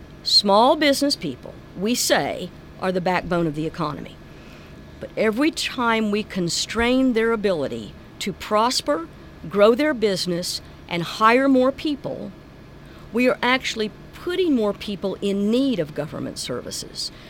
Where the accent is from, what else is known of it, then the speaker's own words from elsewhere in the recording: Oklahoma City, Oklahoma, United States; And being an Okie, you know, I was born and raised in Oklahoma City. This is home.